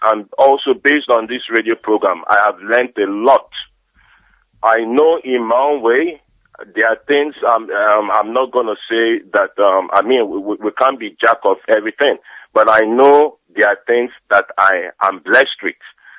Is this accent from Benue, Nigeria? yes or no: no; Lagos, Nigeria; I was born and bred in Lagos.